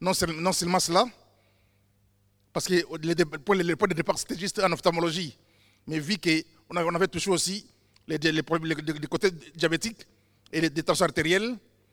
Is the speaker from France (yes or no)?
no; Kikwit, Kwilu, DR Congo; born there; je puisse repartir au pays pour une mission caritative d'investissement au pays, dans ma ville natale d'origine, d'où je suis né, une ville qui s'appelle Kikwit, de 3 millions d'habitants